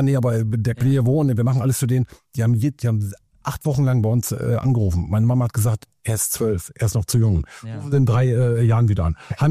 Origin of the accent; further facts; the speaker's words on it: Vechta, Lower Saxony, Germany; born there; Ich bin in Vechta geboren. Das sind immer kurz 30 Minuten bis Werder Bremen.